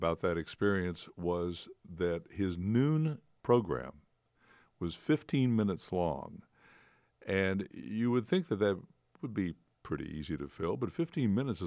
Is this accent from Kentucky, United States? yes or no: yes; Morehead, Kentucky, United States; Well, this is my home. I'm from Moorhead, Kentucky. Grew up there, and still very proud of my native town.